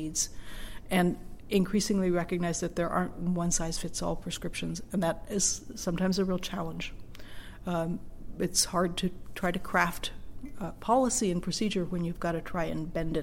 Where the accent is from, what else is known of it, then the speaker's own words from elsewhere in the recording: Seattle, Washington, United States; I grew up in Seattle. I'm an urban kid, and Corvallis is the smallest town I've lived in.